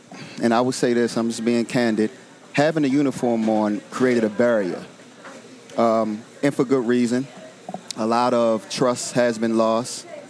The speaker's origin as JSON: {"language": "English", "town": "Parkville", "region": "Maryland", "country": "United States", "said": "I'm from East Parkville area, okay. Dutch Village area, but I also have a lot of strong roots in the West Baltimore Park Heights"}